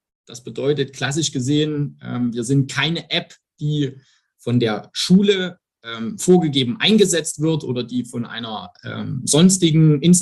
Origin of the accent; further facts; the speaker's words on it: Saxony, Germany; ich stamme aus dem Herzen Sachsens. Habe dort 2008 mein Studium an der TU Dresden angefangen